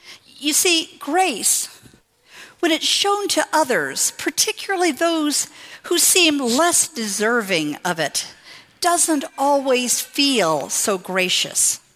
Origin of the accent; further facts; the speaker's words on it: California, United States; since I moved back to California, I don't see this as often, but I remember so clearly growing up in Orange County